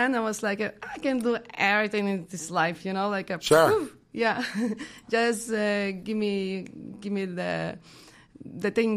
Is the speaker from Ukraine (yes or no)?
yes; Ukraine; born there; English is a second language; Yeah, I was born in Ukraine on the west side, in a little town, mm-hmm.